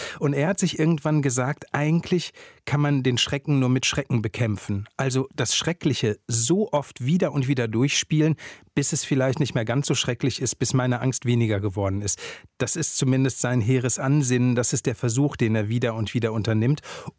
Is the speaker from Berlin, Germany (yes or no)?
no; Plettenberg, North Rhine-Westphalia, Germany; Also es ist ein Ort, wo andere Menschen Urlaub machen und wo ich aufgewachsen bin, könnte man sagen.